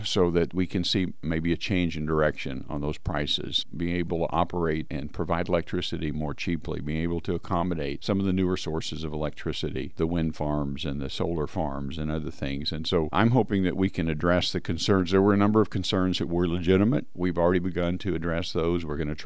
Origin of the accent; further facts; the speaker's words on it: Nevada, United States; not that far from where I grew up in Nevada